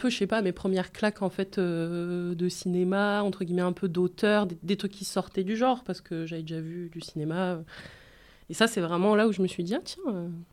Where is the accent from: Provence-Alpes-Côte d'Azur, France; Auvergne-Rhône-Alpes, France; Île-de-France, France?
Provence-Alpes-Côte d'Azur, France; Aix-en-Provence; comme on vient d'Aix toutes les deux, Aix-en-Provence, il y a trois cinémas